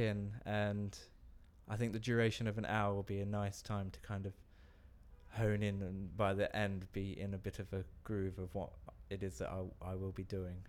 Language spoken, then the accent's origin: English; Bundaberg, Queensland, Australia; moved away as an adult; now in United Kingdom; A place called Bundaberg, which is on the east coast in Queensland.